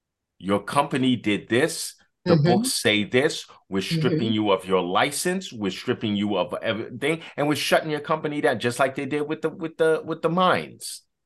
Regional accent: New York, United States; the haunting thing that I remember as a New Yorker, 9/11

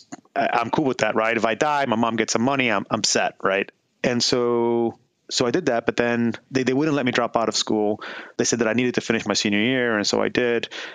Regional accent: Miami, Florida, United States; And I was raised down in South Florida, in Miami, and I was raised in Little Havana.

